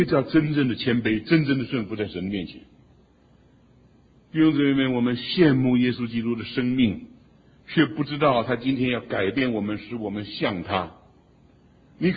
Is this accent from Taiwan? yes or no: no; China; 强取，我们中国人就说巧取什么豪夺